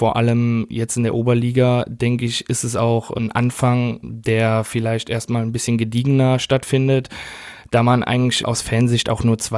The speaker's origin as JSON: {"language": "German", "town": "Konz", "region": "Rhineland-Palatinate", "country": "Germany", "said": "Ich komme aus Konz, genau."}